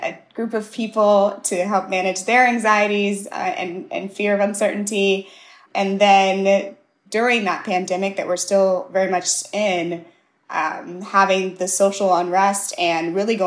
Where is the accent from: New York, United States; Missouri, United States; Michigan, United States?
Missouri, United States; St. Louis; My experience growing up in St. Louis isn't the same experience as someone who grew up as a first generation, second generation Nigerian American.